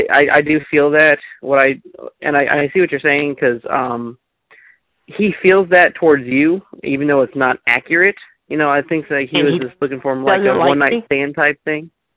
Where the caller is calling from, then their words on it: Long Island, New York, United States; Long Island.